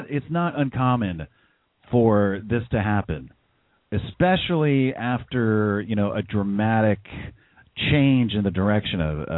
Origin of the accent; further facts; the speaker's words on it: United States; I'm from America, bro. We tell people what to do, okay?